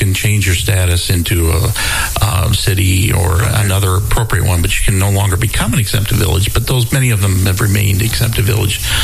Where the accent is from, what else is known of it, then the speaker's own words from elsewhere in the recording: Sandusky, Ohio, United States; back in high school, I went to Sandusky High School, which is up on the lake, and I grew up on Cedar Point Road, which I think was part of the spot that Neil did.